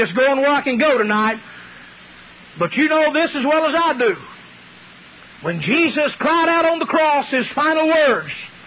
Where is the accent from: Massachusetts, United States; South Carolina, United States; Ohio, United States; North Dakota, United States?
South Carolina, United States; Everybody thinks we're from North Carolina. We're from South Carolina. Them poor Tar Heels, we sand lappers.